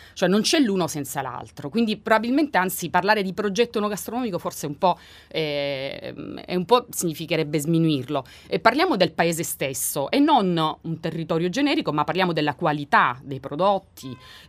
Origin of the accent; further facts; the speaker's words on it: Apulia, Italy; Io sono salentina